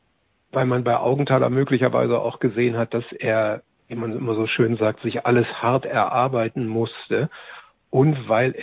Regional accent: Northern Germany, Germany; ich komme ja aus Norddeutschland

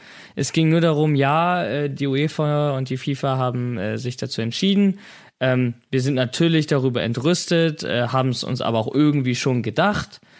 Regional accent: Hamburg, Germany; Wir kommen aus Hamburg.

